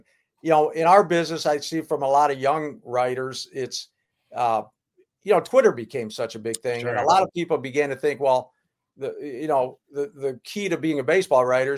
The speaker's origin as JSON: {"language": "English", "region": "Michigan", "country": "United States", "tie": "born or raised there", "said": "I'm a Michigan kid. I grew up in Michigan."}